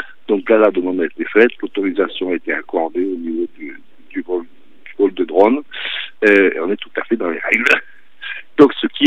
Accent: Marseille, Provence-Alpes-Côte d'Azur, France; Enfin, on est Marseillais et Aixois, donc on est du Sud

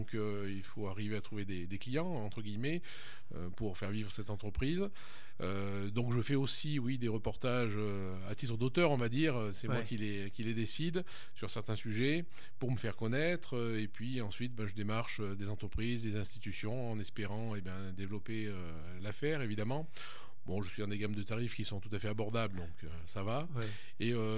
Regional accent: Craponne, Auvergne-Rhône-Alpes, France; born there; je suis né à Craponne, moi aussi.

